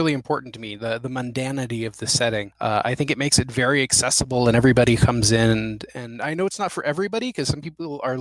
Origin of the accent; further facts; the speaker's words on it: New Mexico, United States; which is a reference to my home state, New Mexico, here in the U.S., which is the land of enchantment.